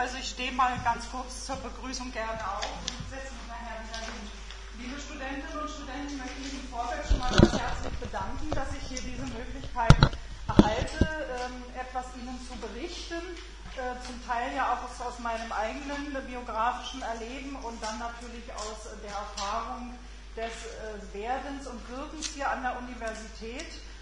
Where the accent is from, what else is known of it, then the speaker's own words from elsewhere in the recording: Potsdam, Brandenburg, Germany; Ich selbst bin geboren und aufgewachsen, habe meine Kindheit und Jugend verbracht in Potsdam, in meiner Heimatstadt, in ja der auch geschichtsträchtigen preußischen Metropole, habe dort am damaligen, ja heute würde man sagen Humboldt-Gymnasium, mein Abitur gemacht.